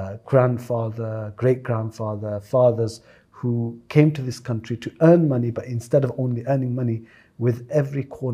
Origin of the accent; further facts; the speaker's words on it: Blackburn, North West England, United Kingdom; So so I grew up in Blackburn, in a very Muslim area, alhamdulillah. And then parents moved down, and then as soon as we moved down, I went back up north